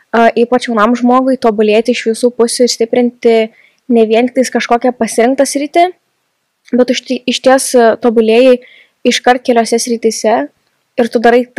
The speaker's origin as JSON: {"language": "Lithuanian", "town": "Šiauliai", "region": "Šiauliai County", "country": "Lithuania", "said": "esu iš Šiaulių, Vilniaus Jono gimnazijos"}